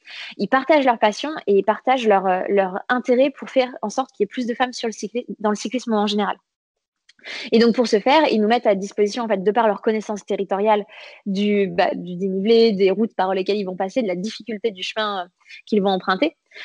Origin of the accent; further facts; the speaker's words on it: Paris, Île-de-France, France; alors moi, je parle en tant que parisienne